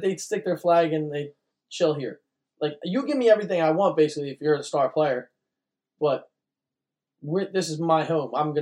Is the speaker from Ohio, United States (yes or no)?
yes; Akron, Ohio, United States; I played in Cleveland, I'm from Akron.